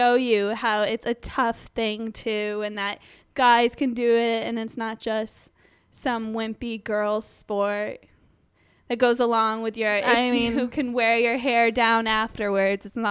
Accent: Massachusetts, United States; And it's offered in my home state, so I thought it was interesting, in Martha's Vineyard and Somerville.

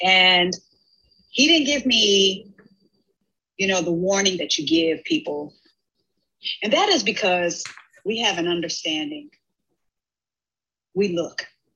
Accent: Inglewood, California, United States; coming back to Los Angeles, my hometown of Inglewood, and seeing things burn to the ground.

